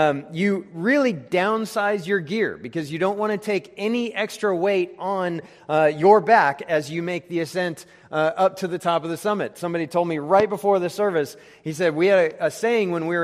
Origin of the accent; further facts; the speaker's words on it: Colorado Springs, Colorado, United States; now in Houston, United States; now I live in Houston. I'm originally from Colorado, Colorado Springs.